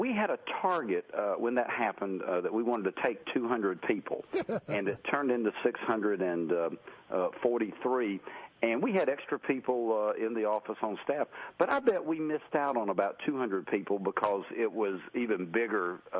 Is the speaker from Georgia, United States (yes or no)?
yes; Warner Robins, Georgia, United States; I grew up in Warner Robins, Georgia, so I've been a Braves fan ever since they showed up in Atlanta.